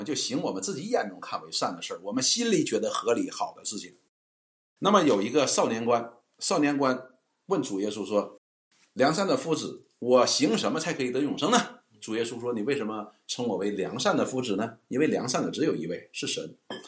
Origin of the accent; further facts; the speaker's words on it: Northeast China, China; 有点像我们东北人吃那个血豆腐纯血